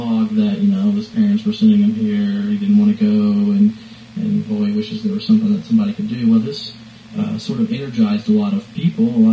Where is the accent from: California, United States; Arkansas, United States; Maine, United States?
Arkansas, United States; now in Tennessee, United States; I'm from Arkansas, and I live in Tennessee